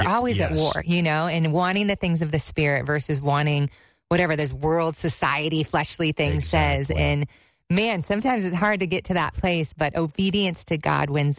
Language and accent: English; Boston, Massachusetts, United States; I was flying from Boston, where I was born and raised, to Seattle, which I knew to do a Bible school.